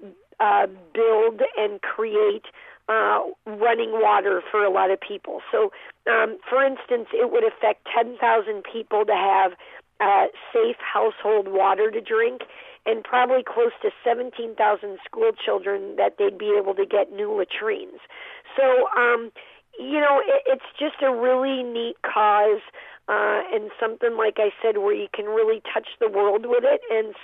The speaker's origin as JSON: {"language": "English", "town": "Champaign-Urbana", "region": "Illinois", "country": "United States", "tie": "born or raised there", "said": "I still enjoy what I will always call my hometown, Champaign-Urbana."}